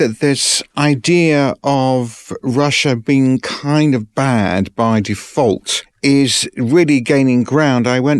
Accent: London, United Kingdom; I remember the Soviet Union, and I remember growing up in London, and I remember the same thing.

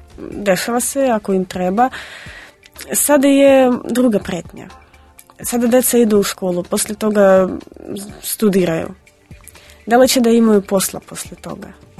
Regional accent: Luhansk, Luhansk Oblast, Ukraine; Serbian is a second language; Ja sam rodom iz Luganska, imala sam prilika da vidim ukrajinsku televiziju koju ste spomenuli.

